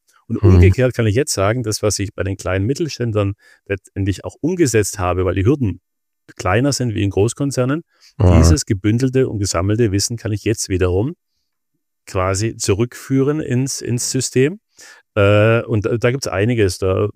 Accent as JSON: {"language": "German", "town": "Friedrichshafen", "region": "Baden-Württemberg", "country": "Germany", "said": "von Bad Friedrichshafen, wo ich herkomme, nach Berlin hoch"}